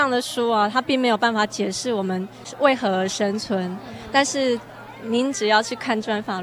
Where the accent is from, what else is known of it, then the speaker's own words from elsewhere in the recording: Taiwan; 我千里迢迢从台湾过来，